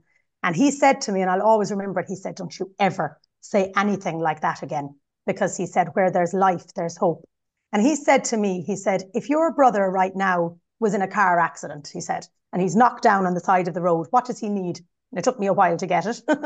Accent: Kerry, Munster, Ireland; at the time, I lived in Kerry. I'm from Kerry originally.

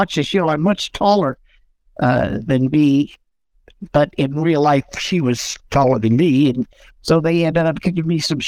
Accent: California, United States; When I was a kid growing up in the East Bay, we used to go to Orinda.

